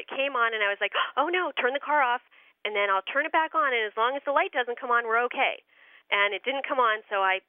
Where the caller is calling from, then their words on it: North Springfield, Pennsylvania, United States; I'm calling from Sunny Camp Fitch in North Springfield, Pennsylvania.